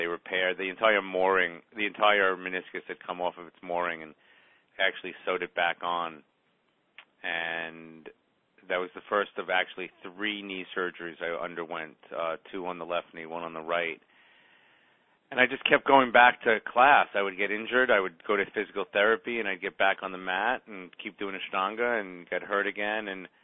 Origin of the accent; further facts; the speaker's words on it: Brooklyn, New York, United States; I grew up in Brooklyn and fairly active childhood